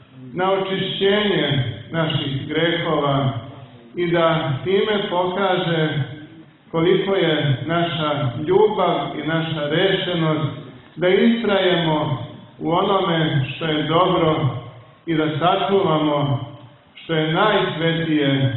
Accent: Kosovo; Mi koji dolazimo sa Kosova i Metohije dobro znamo šta znači svetinje za sve nas.

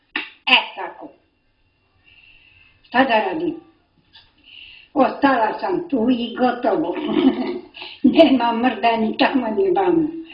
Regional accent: Novi Pazar, Raška District, Serbia; born there; Rođena sam tu, u Novi Pazar

